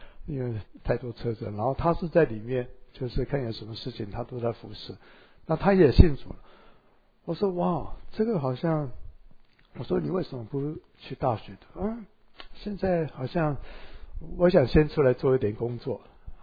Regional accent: Taiwan; 我说我以前是等等的从。台湾来这边读书，

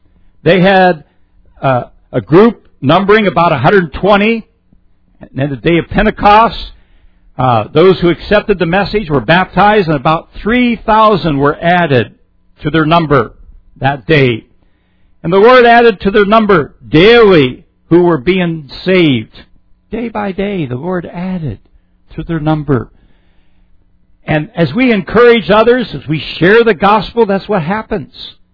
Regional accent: Cochran, Pennsylvania, United States; My hometown is in northwest Pennsylvania. And if you were to look at the map there, that red dot, Cochran, Pennsylvania.

